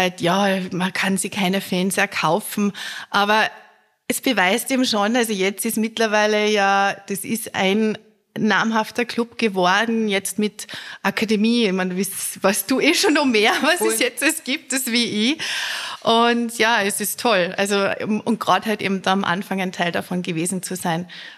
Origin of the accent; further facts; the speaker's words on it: Zell am See, Salzburg, Austria; Also ich stamme ja ursprünglich aus Zell am See und bin aber relativ schnell nach meiner Matura auch dann nach Salzburg gegangen.